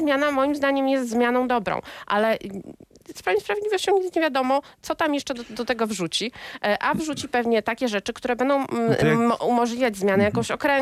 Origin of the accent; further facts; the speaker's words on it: Warsaw, Masovian Voivodeship, Poland; A nie będę miała, bo jestem warszawianką.